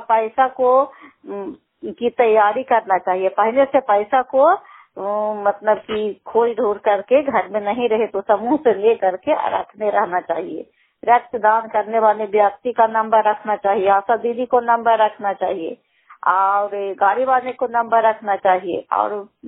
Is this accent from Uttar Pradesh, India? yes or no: no; Gunacha, Bihar, India; मैं गुनाचा गांव की रहने वाली हूँ, अशहरी पंचायत और प्रखंड हिंसा बनाम हिंसा नालंदा जिला के रहने वाली हूँ।